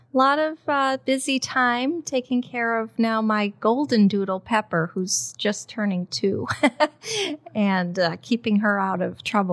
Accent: Hinckley, Illinois, United States; Sure. I grew up in Hinckley, just west of here, of course.

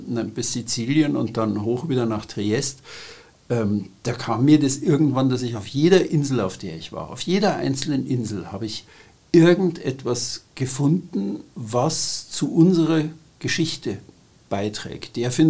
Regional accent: Bavaria, Germany; born there; ich bin geboren in Bayern, in Südbayern

